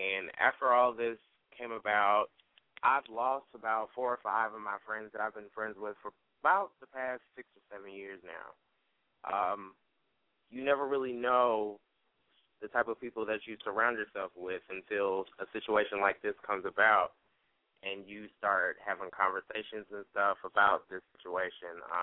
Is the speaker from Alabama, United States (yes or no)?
yes; Alabama, United States; I grew up in Alabama, so I know when things are based upon race